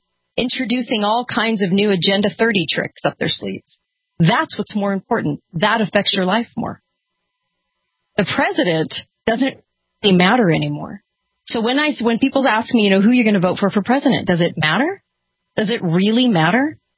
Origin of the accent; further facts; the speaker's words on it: California, United States; I was just watching a documentary about leaving California. I'm from California.